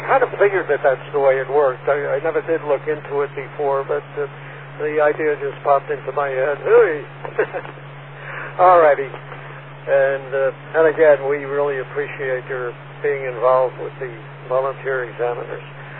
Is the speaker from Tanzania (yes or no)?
no; Superior, Wisconsin, United States; I'm from Superior, Wisconsin.